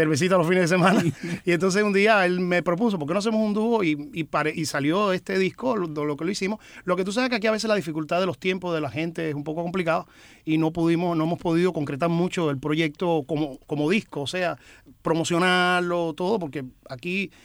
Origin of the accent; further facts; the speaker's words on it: Cuba; now in United States; Si tú supieras que yo llegué a Estados Unidos con el pelo corto. Porque ya cuando salí de Cuba, dije, bueno, ya eso fue una etapa